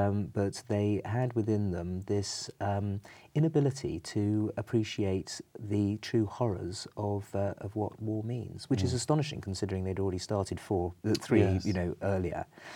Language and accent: English; England, United Kingdom; I'm obviously an Englishman and do not consider myself to be a European.